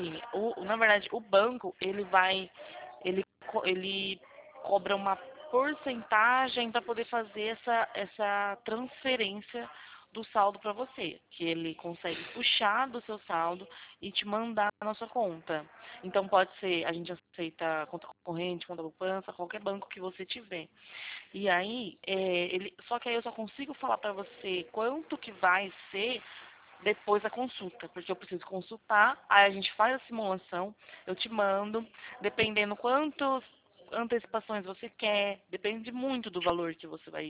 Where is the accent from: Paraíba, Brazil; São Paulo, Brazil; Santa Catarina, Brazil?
São Paulo, Brazil; Santa Bárbara d'Oeste; Eu sou de Santa Bárbara do Oeste.